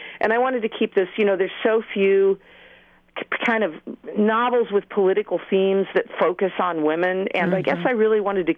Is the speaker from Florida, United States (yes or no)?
no; San Diego, California, United States; I'm writing a book that's set in San Diego, which is my hometown and where I recently returned a couple of years ago to live.